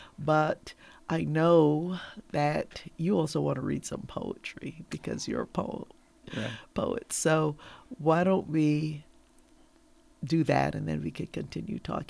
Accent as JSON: {"language": "English", "country": "Barbados", "moved": "yes", "lives_now": "United States", "said": "and me from the Caribbean, a lot of my listeners, I'm from Barbados, and, you know, migrating here to the United States"}